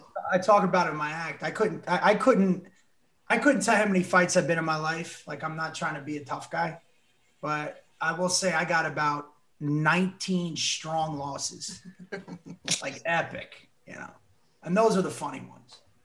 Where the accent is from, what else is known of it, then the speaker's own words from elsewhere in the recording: New Jersey, United States; also born or lived in Florida; like I grew up in North Jersey and then went to high school in South Florida.